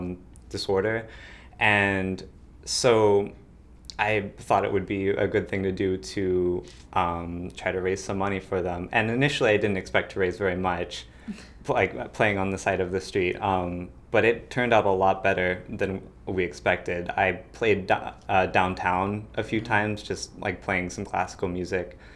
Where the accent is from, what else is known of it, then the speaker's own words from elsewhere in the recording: Fort Campbell, Kentucky, United States; also born or lived in Chicago; I was born in Chicago, and when I was really, really young, we stayed in Fort Campbell for a long time, which is really, really conservative place.